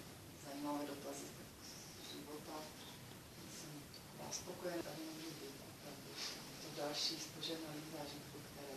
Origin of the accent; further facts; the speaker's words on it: Znojmo, South Moravian Region, Czechia; a pocházím ze Znojma.